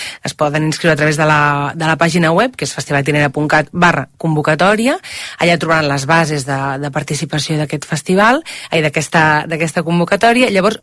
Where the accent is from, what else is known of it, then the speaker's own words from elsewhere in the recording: Barcelona, Catalonia, Spain; jo que sóc de Barcelona, tot i que ja no hi visc, fer concerts en un micropoble és molt divertit